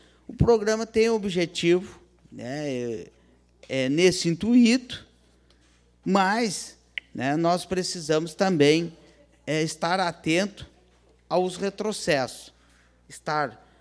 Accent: Rio Grande do Sul, Brazil; desejamos que o melhor aconteça para nós gaúchos. Né? Nós somos gaúchos.

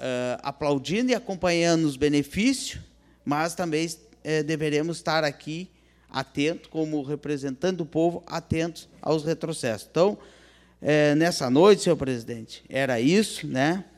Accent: Rio Grande do Sul, Brazil; desejamos que o melhor aconteça para nós gaúchos. Né? Nós somos gaúchos.

